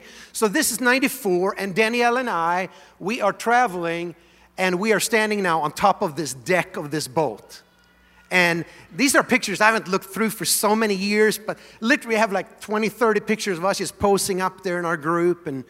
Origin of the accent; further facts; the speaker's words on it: Sweden; first language Swedish; English is a second language; I am born and raised in Sweden, so Swedish is my native language.